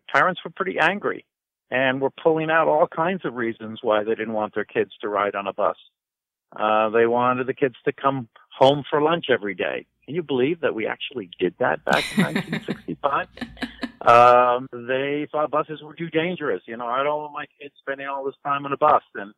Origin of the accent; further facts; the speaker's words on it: Montclair, New Jersey, United States; also born or lived in Waterloo, Iowa; So I was born in Waterloo, Iowa, December 1953. And a few years later, the family moved to New Jersey. And I really grew up in New Jersey, Montclair, New Jersey